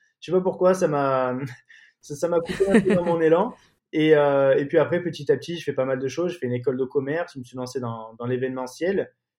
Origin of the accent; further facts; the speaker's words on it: Marseille, Provence-Alpes-Côte d'Azur, France; j'ai 33 ans, je suis originaire de Marseille.